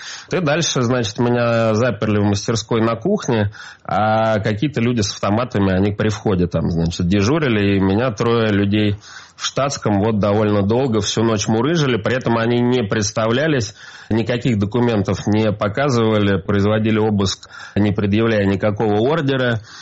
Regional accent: Moscow, Russia; я москвич, в Москве зарегистрирован.

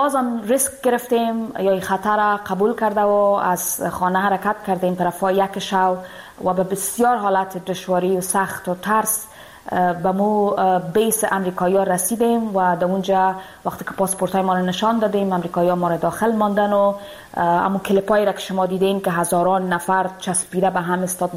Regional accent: Afghanistan; moved away; افغانستان موطن ما و امرای مردم ما دارم و برای من بسیار سخت تمام میشه که دیگه نمیتونم به افغانستان برم، دور از افغانستان هستم

